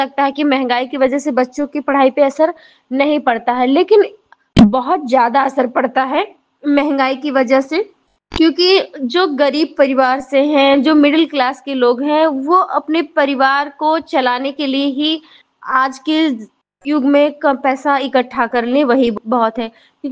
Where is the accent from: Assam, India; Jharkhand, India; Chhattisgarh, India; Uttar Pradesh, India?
Uttar Pradesh, India; Chaitia Murar; और मैं चैतिया मुरार की रहने वाली हूँ। और हमारे यहाँ का पिन कोड नंबर है 2718 35 और मेरी उम्र है 28 साल।